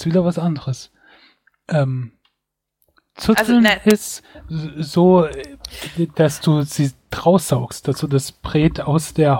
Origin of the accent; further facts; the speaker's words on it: Mainz, Rhineland-Palatinate, Germany; Okay, ich bin Mainzer. Wenn du hier halt warme Wurst ist oder so, dann ist das Fleischwurst.